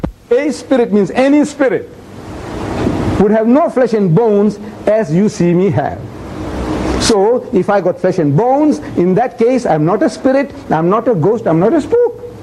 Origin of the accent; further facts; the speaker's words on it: India; English is a second language; English is a foreign language to me. I'm an Indian. Born in India. You see, I acquired this English from your people.